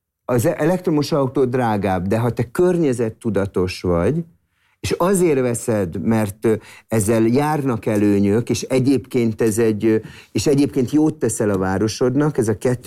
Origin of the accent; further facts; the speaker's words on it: Budapest, Hungary; én például nagyon hiszek abba, hogy Budapestnek, és most csak mint budapesti mondom, zöld városnak kell lennie